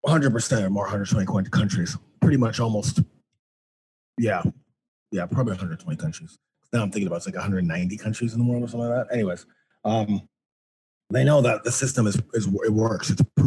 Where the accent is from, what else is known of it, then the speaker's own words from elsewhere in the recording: Canada; And although my business is a U.S. business, I'm Canadian.